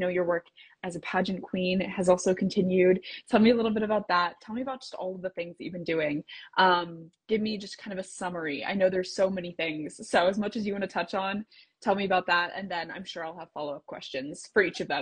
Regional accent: Colorado, United States; because I'm from Colorado originally.

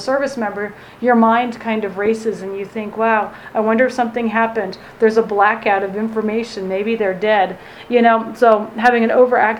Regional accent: Germany; moved away; also born or lived in France; And then I was born in France and grew up in Germany because my parents were DOD teachers.

